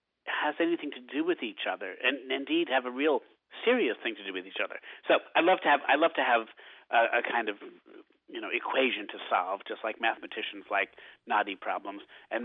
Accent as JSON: {"language": "English", "town": "Albany", "region": "New York", "country": "United States", "said": "while I'm Irish and glib, and since I'm from Albany originally"}